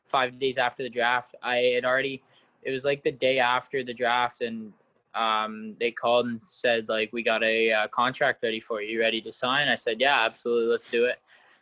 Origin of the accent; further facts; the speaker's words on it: Clarington, Ontario, Canada; And for me, just kind of played all the way up in my hometown for the Clarington Toros.